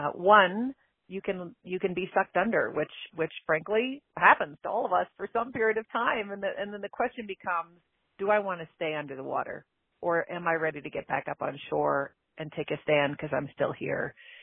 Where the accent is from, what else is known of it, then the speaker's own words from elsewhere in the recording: Canada; moved away as an adult; now in United States; Yeah, well, I am originally from Canada, so you'll hear some out and about in my my vernacular.